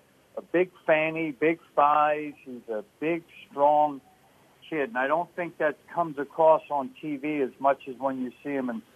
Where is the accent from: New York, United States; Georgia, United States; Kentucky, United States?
New York, United States; New Rochelle; born there; Yes, I was. I was born in New Rochelle, about 10 minutes from Wingfoot.